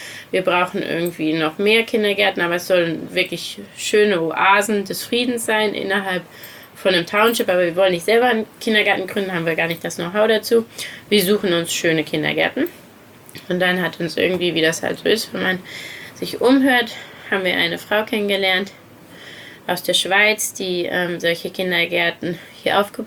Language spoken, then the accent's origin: German; Saarland, Germany; Im Saarland. Und das war aber an der französischen Grenze, wo ich gearbeitet habe, bei meinem Papa in der Firma.